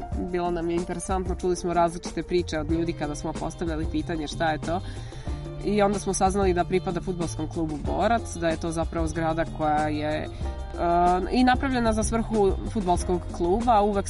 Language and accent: Serbian; Užice, Šumadija and Western Serbia, Serbia; Ne, ja sam iz Užica.